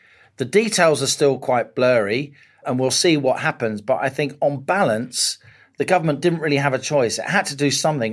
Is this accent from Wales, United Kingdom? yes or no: no; Kingsbury, London, United Kingdom; he grew up near me in Kingsbury, northwest London, which is not a glamorous place. Hi, Kingsbury. Very proud I come from Kingsbury